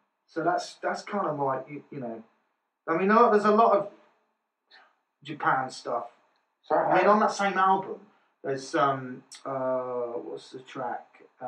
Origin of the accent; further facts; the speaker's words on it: England, United Kingdom; I grew up in the Midlands